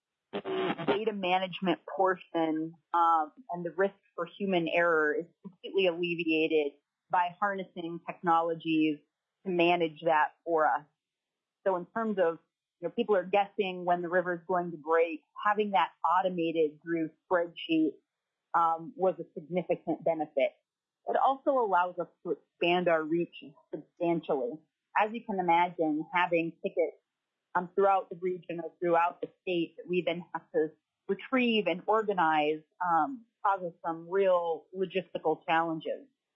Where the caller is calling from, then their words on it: Bethel, Alaska, United States; And I'm calling from Bethel, where our organization is located.